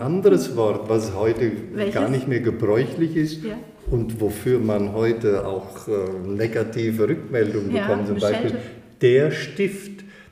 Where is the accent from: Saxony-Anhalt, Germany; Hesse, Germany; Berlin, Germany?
Hesse, Germany; Marburg; born there; now in Bamberg, Germany; Also ich bin ja eigentlich geboren in Marburg.